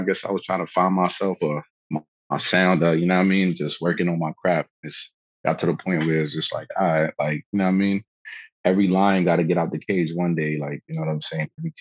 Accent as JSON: {"language": "English", "town": "Brooklyn", "region": "New York", "country": "United States", "tie": "born or raised there", "said": "Born and raised in Brooklyn, New York. Born and raised."}